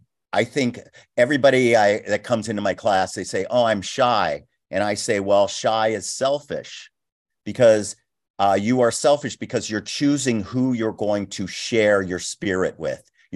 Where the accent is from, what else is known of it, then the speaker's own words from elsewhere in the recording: Los Angeles, California, United States; I was a brat from West LA. I didn't know anything about the street.